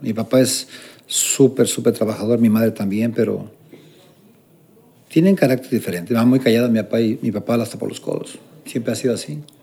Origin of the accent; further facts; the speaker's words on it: Mexico City, Mexico; Yo que me crié en el DF, porque me crié en el DF así, mi papá, recuerdo, nos mandaba... Nosotros vivíamos en la delegación Magdalena de Contreras.